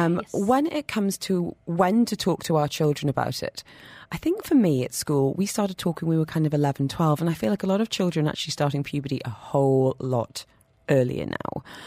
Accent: United Kingdom; I say this as a British person who has a very British husband

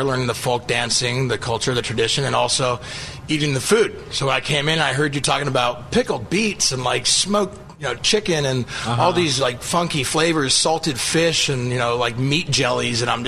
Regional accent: Seattle, Washington, United States; So I grew up here in the Seattle area, and there's quite a strong Latvian community here in the Seattle area.

